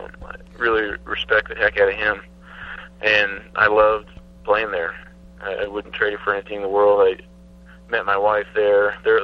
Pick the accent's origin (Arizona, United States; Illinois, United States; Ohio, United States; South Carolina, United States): Arizona, United States; growing up in Arizona, I never realized that Harvard had a football team.